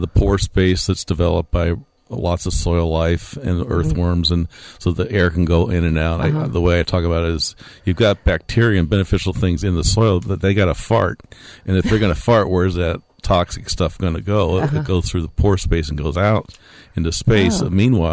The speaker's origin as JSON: {"language": "English", "town": "St. Louis", "region": "Missouri", "country": "United States", "tie": "born or raised there", "said": "I grew up in St. Louis, yeah."}